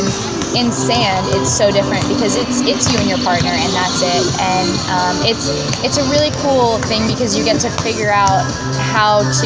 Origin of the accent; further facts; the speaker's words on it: Texas, United States; So I'm from Texas, and surprisingly, Texas is one of the biggest states for sand volleyball.